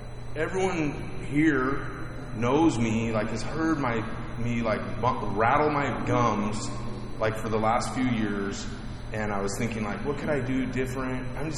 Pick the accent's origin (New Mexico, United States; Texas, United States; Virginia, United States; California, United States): California, United States; born there; I was born in Northern California and grew up in a pretty stable home.